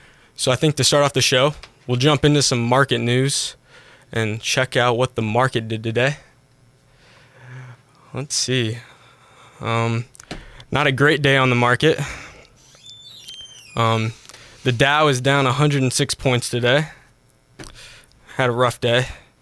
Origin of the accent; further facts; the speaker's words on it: Defiance, Ohio, United States; I'm from Defiance, Ohio.